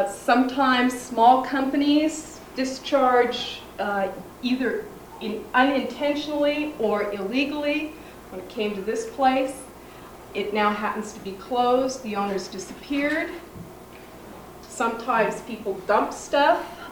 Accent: Tacoma, Washington, United States; This happens to be in my hometown of Tacoma

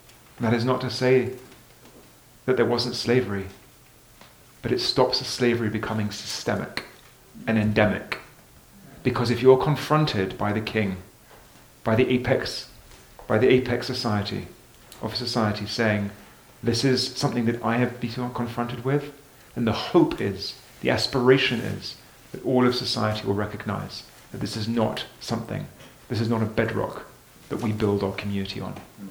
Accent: United Kingdom; I'm British, so you don't ever say, yes, I'm really hungry

